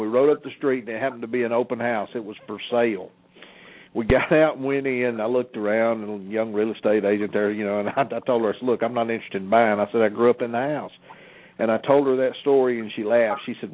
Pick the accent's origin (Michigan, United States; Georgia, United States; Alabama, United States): Georgia, United States; Atlanta; Oh, listen, I grew up in Atlanta. I grew up in a part of Atlanta called Cabbage Town. That's where my church is now. I mean, my church is two blocks from the house I grew up in, and it's a mill village.